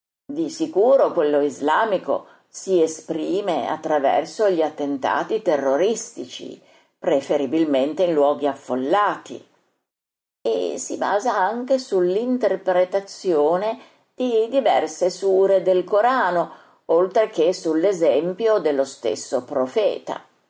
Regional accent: Venezuela; Pensi un po', per me, venezuelano, una stessa parola può avere un significato diverso se detta da uno spagnolo.

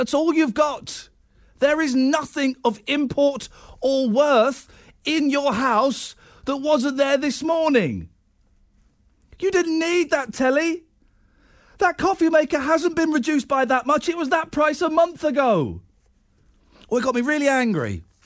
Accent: United Kingdom; For goodness sakes, we're British. We're British.

